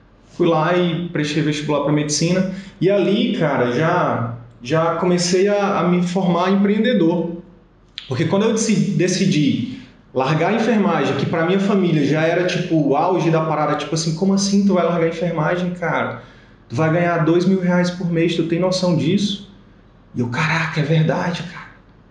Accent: Northeast Region, Brazil; Eu venho de uma família muito humilde, né? Eu sou do interior do Nordeste.

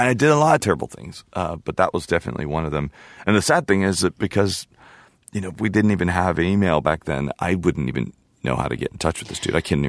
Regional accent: United States; But I also was very disliked there it, to some degree because a lot of them thought that, you know, we were just flag-waving Yankees at that point.

